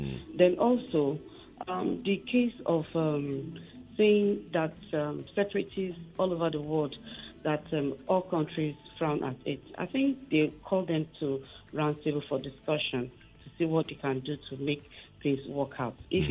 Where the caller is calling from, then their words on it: Ikeja, Lagos, Nigeria; I'm calling from Ikeja.